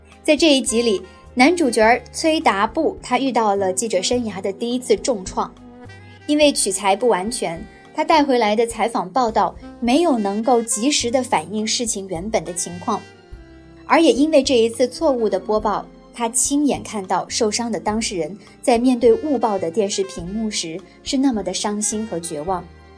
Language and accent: Chinese; China; 只要是在中国长大的我们